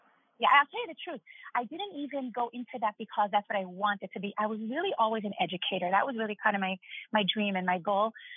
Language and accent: English; Brooklyn, New York, United States; moved away as an adult; also born or lived in Israel / Mexico City, Mexico; now in San Diego, United States; I grew up in Brooklyn, New York, in a highly concentrated Orthodox community, got married, moved to Israel, lived there for 7 years, moved to Mexico City. I lived there for 11 years. And about 2 years ago, I moved to San Diego, California.